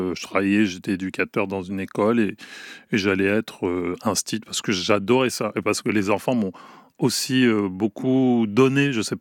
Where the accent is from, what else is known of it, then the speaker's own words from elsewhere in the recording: Paris, Île-de-France, France; born there; moi je suis né à Paris dans le 12e